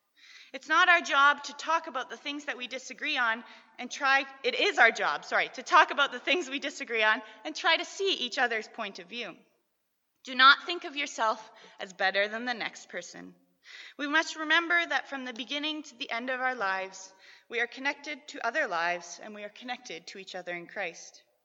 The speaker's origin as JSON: {"language": "English", "region": "Manitoba", "country": "Canada", "said": "I'm from Manitoba"}